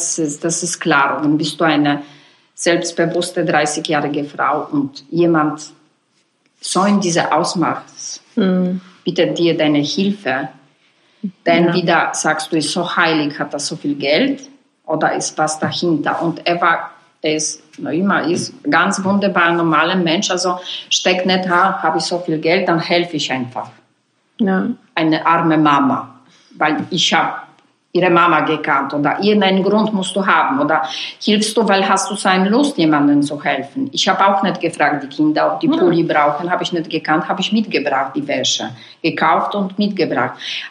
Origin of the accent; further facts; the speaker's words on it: Warsaw, Masovian Voivodeship, Poland; German is a second language; Vielleicht jetzt Warschau ist schön, das ist mein Heimatstadt, aber war gefährlich, kalt und einfach.